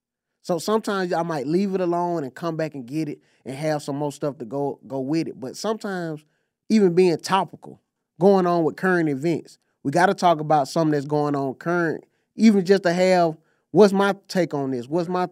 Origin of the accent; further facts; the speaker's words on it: Atlanta, Georgia, United States; Yeah, I'm from Atlanta, yeah.